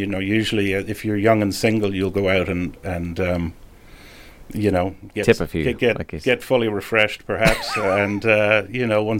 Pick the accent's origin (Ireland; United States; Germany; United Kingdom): Ireland; because I'm Irish and I can do that whenever I want